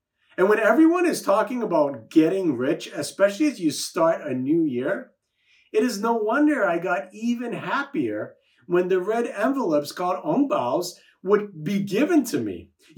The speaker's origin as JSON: {"language": "English", "country": "Singapore", "said": "Many of you know that I'm originally from Singapore. My mom is Chinese and my dad is Indian, so I'm technically a Chindian."}